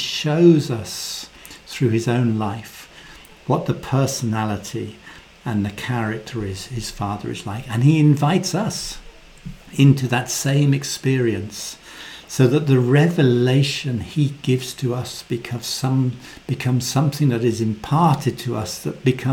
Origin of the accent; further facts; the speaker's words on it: United Kingdom; You know, in Britain, we're very British.